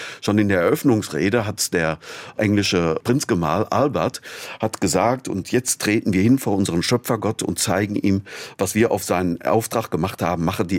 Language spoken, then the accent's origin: German; Altena, North Rhine-Westphalia, Germany; dass ich mal eine Geschichte schreiben kann, die in Altena, in meiner Heimatstadt spielt, weil wenn ich irgendwo auf der Welt die Menschen kenne, dann in Altena im Sauerland